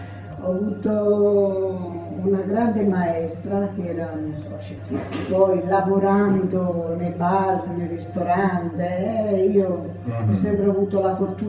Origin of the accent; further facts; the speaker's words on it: Sicily, Italy; moved away; vengo dalla Sicilia, il lavoro faccio la cuoca.